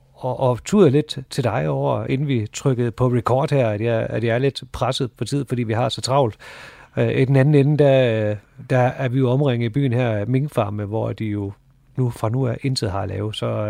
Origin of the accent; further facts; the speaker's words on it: North Denmark Region, Denmark; Ja, det har jeg faktisk.